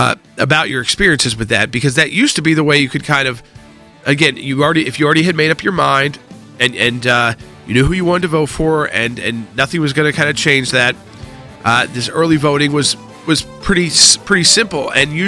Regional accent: Atlanta, Georgia, United States; I'm from Atlanta, so I mean I understand where you're talking about where you're from.

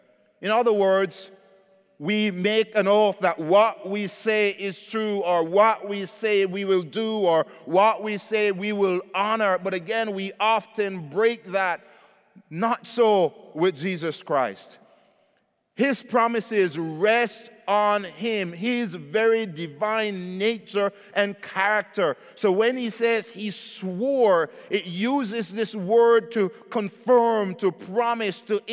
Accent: Jamaica; You know, growing up in Jamaica, and I hear it here as well, so I know it's not unique to us.

